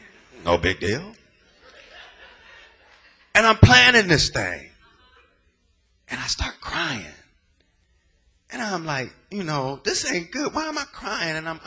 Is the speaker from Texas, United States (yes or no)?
no; California, United States; Because, see, I grew up in the Bay. We didn't know nothing about no black schools.